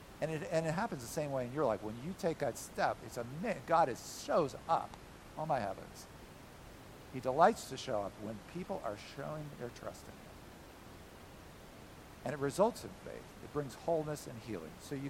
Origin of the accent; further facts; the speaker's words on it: United States; Not that I would know that as an American, but sure enough, Canadian stuff, there's stuff happening in Canada.